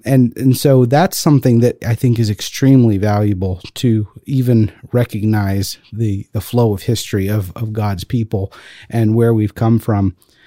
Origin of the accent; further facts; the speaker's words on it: Lyon, Auvergne-Rhône-Alpes, France; against heresies by Irenaeus of Lyon, my hometown